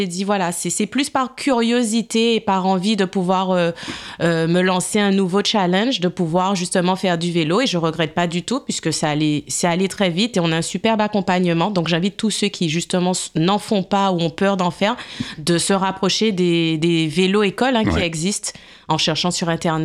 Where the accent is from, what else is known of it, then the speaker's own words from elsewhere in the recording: Guadeloupe, France; moved away as an adult; Alors moi, je suis d'originaire de la Guadeloupe et j'ai vécu en Guadeloupe. Ça fait 20 ans que je suis en France et 19 ans que j'ai passé en Guadeloupe.